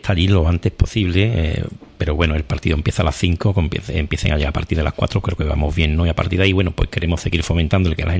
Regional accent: Lebrija, Andalusia, Spain; Somos de Lebrija, un pueblo de la provincia de Sevilla.

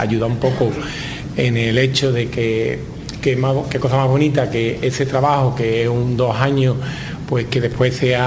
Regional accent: Lebrija, Andalusia, Spain; Y yo, como alcalde de Lebrija, pues muy orgulloso que mi pueblo, que Lebrija, participe también con la Universidad Pablo Olavide

